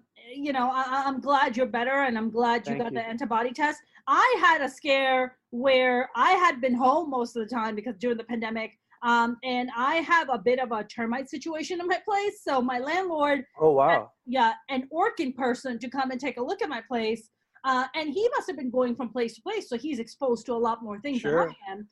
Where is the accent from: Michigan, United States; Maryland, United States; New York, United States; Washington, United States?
New York, United States; New York City; I mean, look, I grew up in New York City. All the subways I remember are just gross, filthy.